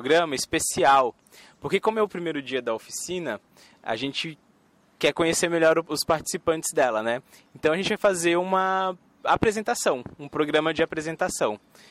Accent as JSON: {"language": "Portuguese", "region": "São Paulo", "country": "Brazil", "said": "Pensa bem, eu sou lá de São Paulo, eu adoraria que tivesse uma praia"}